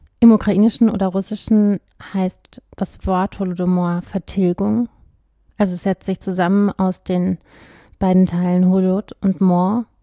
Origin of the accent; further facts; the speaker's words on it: Berlin, Germany; Ich bin ja in Berlin aufgewachsen